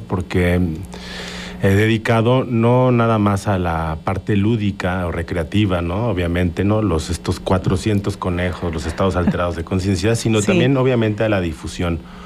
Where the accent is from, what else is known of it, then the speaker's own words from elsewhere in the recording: Mexico; lo que estamos nosotros como pueblo mexicano creando desde hace de miles de años